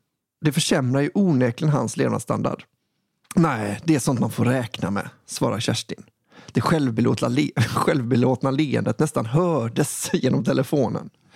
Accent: Stockholm, Stockholm County, Sweden; Vi kommer från Sveriges baksida, ibland kallad Nordens Venedig. Och numera hem till glamorösa Avicii Arena.

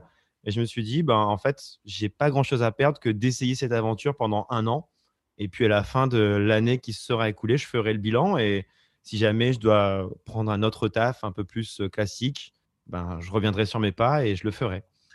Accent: Auvergne-Rhône-Alpes, France; Je viens de Haute-Loire où il n'y a pas beaucoup de grandes villes, etc. Honnêtement, hein, j'ai un lieu dit de 200 habitants et j'adore l'Auvergne. Je suis trop fier d'être auvergnat.

